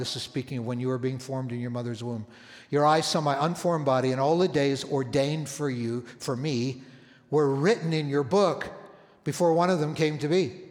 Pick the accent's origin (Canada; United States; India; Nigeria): Canada; I grew up in Canada.